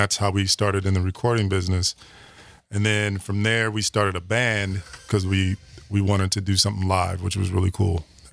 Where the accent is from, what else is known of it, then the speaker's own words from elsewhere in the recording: Madison, Wisconsin, United States; also born or lived in Seattle / New York; Brought it back home to Wisconsin, to Madison. And then I came back from Seattle for about 5 years and started the soul rap movement.